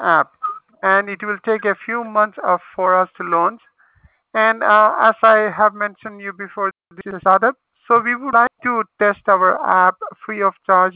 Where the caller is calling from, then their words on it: Los Angeles, California, United States; I'm lo calling you from Los Angeles